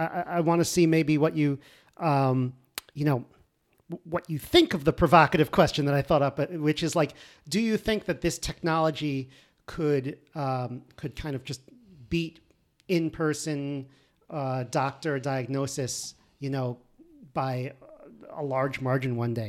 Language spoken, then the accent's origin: English; Connecticut, United States; I grew up in Connecticut, and so did my co-host Aaron here.